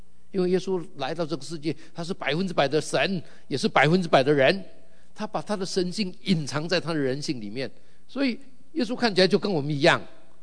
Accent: China; now in United States; 我是中国人，那一个人是犹太人，而且我现在住在美国，

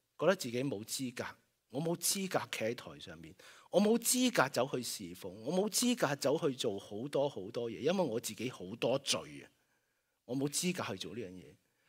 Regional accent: Guangdong, China; 我哋廣東人啊，有句話咧

